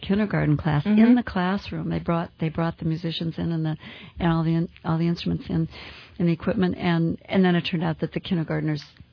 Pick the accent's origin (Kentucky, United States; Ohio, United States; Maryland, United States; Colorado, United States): Ohio, United States; Cleveland; From Cleveland, Ohio.